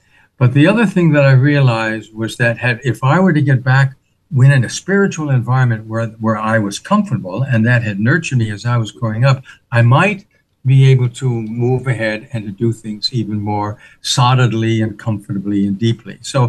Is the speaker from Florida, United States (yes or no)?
no; Rhode Island, United States; I grew up a congregational. I grew up in the Protestant church growing up in Rhode Island.